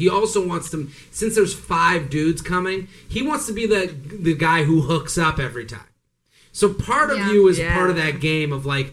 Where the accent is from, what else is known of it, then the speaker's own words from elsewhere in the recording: Boston, Massachusetts, United States; I'm from Boston.